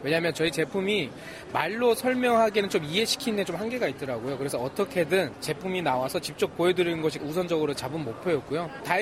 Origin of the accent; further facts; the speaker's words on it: North Korea; 저는 이제 탈북민 출신 최초 유니콘 회사를 만드는 건 저 개인적인 욕심이고요